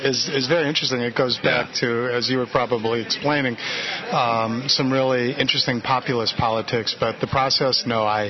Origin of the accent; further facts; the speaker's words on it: Wisconsin, United States; I'm from Wisconsin.